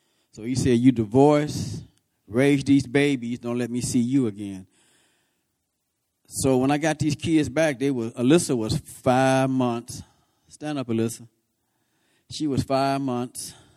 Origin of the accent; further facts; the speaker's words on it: Detroit, Michigan, United States; I was born and raised in Detroit. My mother and father had 7 boys and 4 girls.